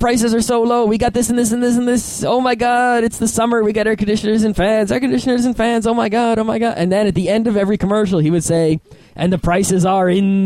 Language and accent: English; Northeast, United States; So I'm from the Northeast United States